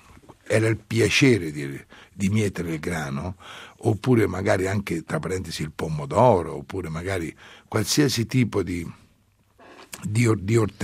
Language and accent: Italian; Umbria, Italy; sono toscano di origine. Dunque sono epitignano, dunque praticamente le mie origini, poi dopo è chiaro io sono nato, vissuto in Umbria, ma il mio ceppo paterno parte da lì.